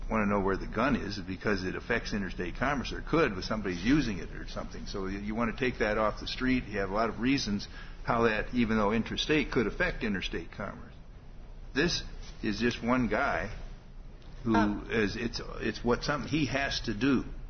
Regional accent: Indiana, United States; any of us. I came from Indiana.

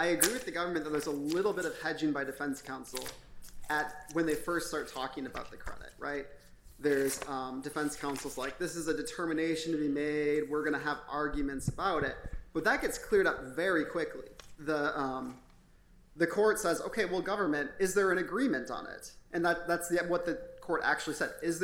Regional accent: Green Bay, Wisconsin, United States; I grew up in Green Bay. I think I can say this about Northeastern Wisconsin.

